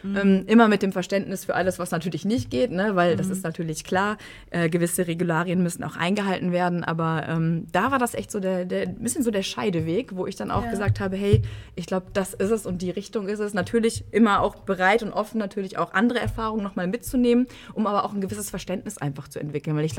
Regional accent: North Rhine-Westphalia, Germany; Ich komme aus Münsterland gebürtig und auch da dann, wie gesagt, die Ausbildung gemacht.

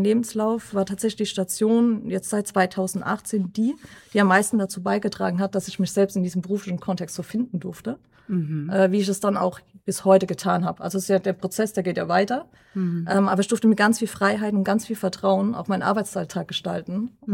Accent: Mannheim, Baden-Württemberg, Germany; ich komme aus Mannheim-Heidelberg, bin auch vor 2,5 Jahren nach Schwetzingen gezogen.

